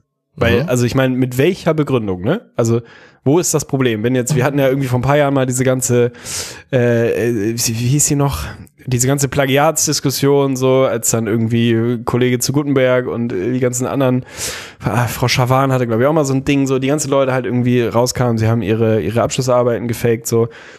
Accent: Lüneburg, Lower Saxony, Germany; ich bin in Lüneburg groß geworden, ich kenne fast jeden Menschen, der in meinem Alter war, da auf irgendeine Art und Weise.

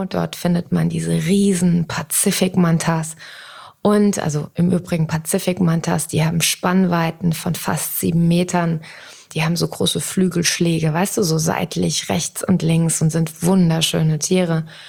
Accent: Hesse, Germany; bei uns in Hessen sagt man auch mal Butter bei die Fische, ne?

